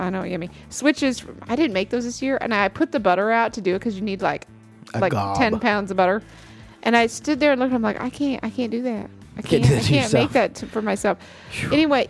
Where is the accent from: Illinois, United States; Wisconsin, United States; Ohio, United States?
Wisconsin, United States; this is interesting since I'm from Wisconsin